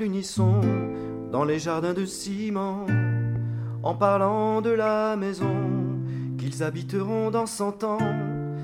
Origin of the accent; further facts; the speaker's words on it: Morocco; born there; Vu que je suis né au Maroc, j'ai toujours été intéressé par les musiques qui viennent de partout.